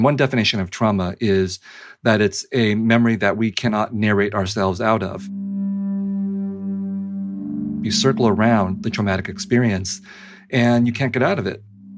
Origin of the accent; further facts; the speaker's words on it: United States; also born or lived in Vietnam; I was growing up in the United States in the 70s and 80s, and the war was officially over